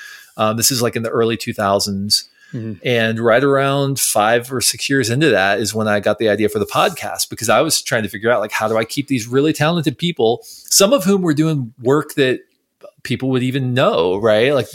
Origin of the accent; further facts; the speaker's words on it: Ohio, United States; Central Ohio. So I grew up in rural Central Ohio.